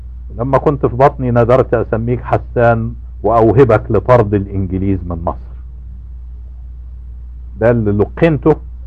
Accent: United States; الحمد لله هداني الله للإسلام وأصبحت مسلما، ولكنني أمريكي وأنا فخور بهذا.

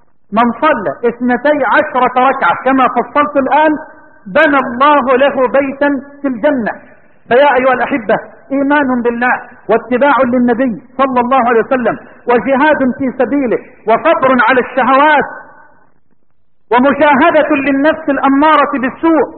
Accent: Egypt

